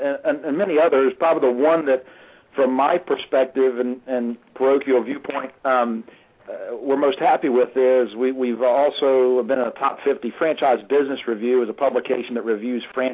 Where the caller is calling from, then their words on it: Raleigh, North Carolina, United States; I am calling from Raleigh, North Carolina.